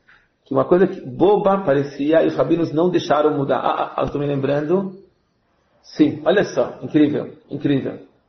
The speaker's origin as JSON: {"language": "Portuguese", "country": "Hungary", "second_language": "Portuguese", "said": "Eu posso falar essa piada porque eu sou húngaro de casa, né?"}